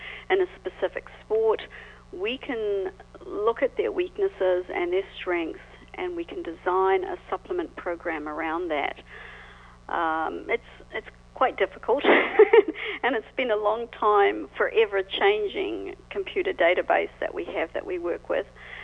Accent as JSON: {"language": "English", "region": "Auckland", "country": "New Zealand", "tie": "born or raised there", "said": "Even though I grew up in Auckland, which, of course, is the biggest city in New Zealand, I grew up in the suburbs in a beautiful area, actually a lot like Salt Spring, lots of trees, lots of beaches."}